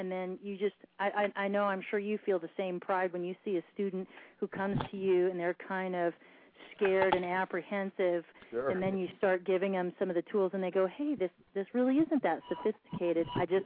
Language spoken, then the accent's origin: English; Arizona, United States; I was born and raised here in Arizona, and I've watched my market grow, and I've enjoyed the growth of Arizona.